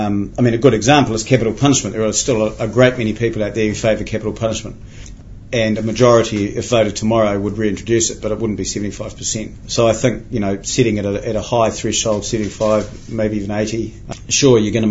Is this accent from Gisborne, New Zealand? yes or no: yes; Gisborne, New Zealand; Gisborne.